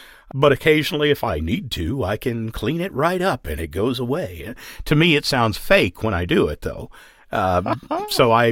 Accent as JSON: {"language": "English", "region": "Texas", "country": "United States", "accent": "Texas", "said": "And I am naturally, I mean, I can clean up my Texas accent to a point, and I don't even think about it when I do."}